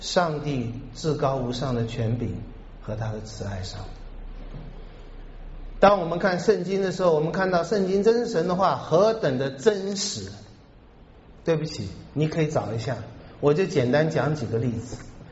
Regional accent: China; 我们中国人孝顺父母，或者是华人儒家文化孝顺父母

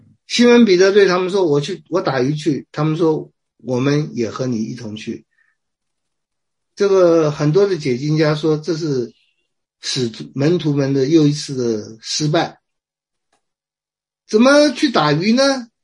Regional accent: China; 清教徒的特点就是要工作，要努力工作，这点跟我们中国人有点像啊。

